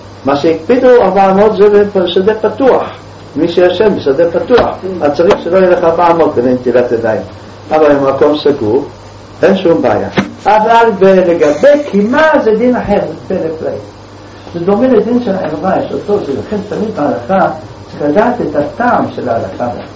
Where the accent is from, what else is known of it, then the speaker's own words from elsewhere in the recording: Jerusalem, Jerusalem District, Israel; בירושלים, כולם, אנחנו כאן גדלנו, לפני 40 שנה